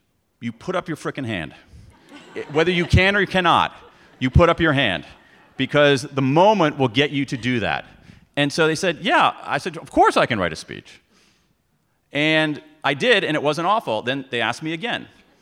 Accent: Midwest, United States; And so I grew up in the Midwest, very, very middle-class family.

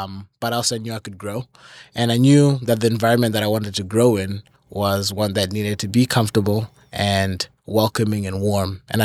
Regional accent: Zimbabwe; now in United States; So I'm from Zimbabwe, which is a little country down in the southern part of Africa.

